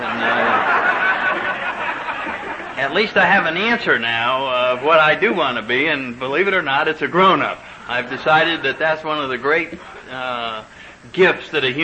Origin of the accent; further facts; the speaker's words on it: New Haven, Connecticut, United States; And here these guys came from all over the United States into New Haven. That was my hometown, and that's where I grew up, and so to me it wasn't any big deal to go to the local school